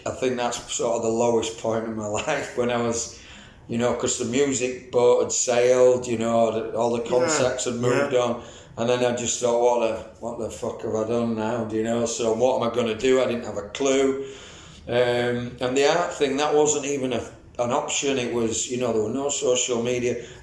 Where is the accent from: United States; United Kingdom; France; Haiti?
United Kingdom; Leeds, Yorkshire and the Humber; I was born in Wicker, moved to Horsforth, grew up in Pudsey and mainly Bramley, and then I lived in Seacroft, Middleton, Moortown, everywhere, been everywhere.